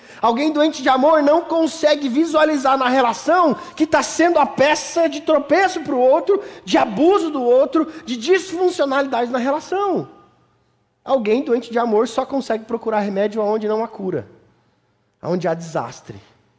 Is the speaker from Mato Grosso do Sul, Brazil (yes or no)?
yes; Mato Grosso do Sul, Brazil; Eu sou lá do Mato Grosso do Sul, meus pais ainda moram lá, meus pais são pastores lá, e eu cresci lá. Passei a minha infância numa cidade de 30 mil habitantes, rua de terra para tudo quanto é lado, cavalo na rua, vaca passeando para tudo quanto é lado.